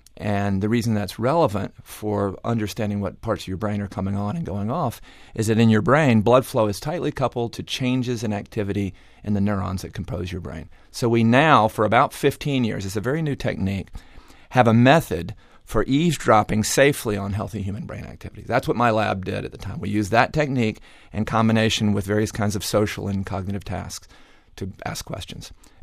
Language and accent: English; Atlanta, Georgia, United States; I'm from Atlanta, Georgia, the home of Coca-Cola.